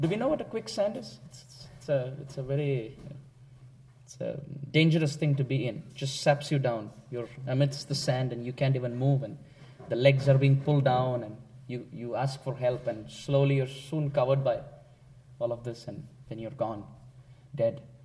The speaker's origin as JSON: {"language": "English", "region": "South India", "country": "India", "said": "I'm a nice son, I'm a good husband, I'm an Indian, I'm South Indian, I'm blah, blah, blah."}